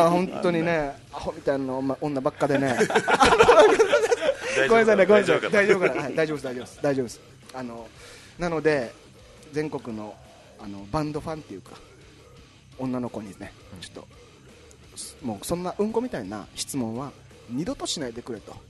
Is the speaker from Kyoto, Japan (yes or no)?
no; Naha, Okinawa, Japan; 沖縄で生まれて、いろん泊まり幼稚園に行って、あの、泊まり小学校に行って那覇中学校に行って